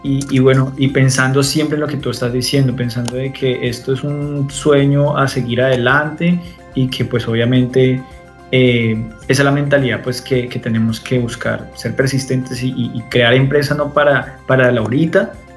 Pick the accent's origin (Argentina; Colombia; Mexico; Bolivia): Colombia; la inmediatez que nosotros como colombianos muchas veces tenemos.